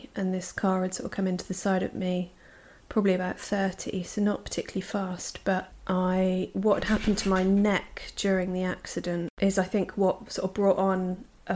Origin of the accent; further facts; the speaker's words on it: Wales, United Kingdom; now in Bristol, United Kingdom; I'm in my mid-30s. I'm a counsellor from North Wales, but I've been living in Bristol for about 12 years.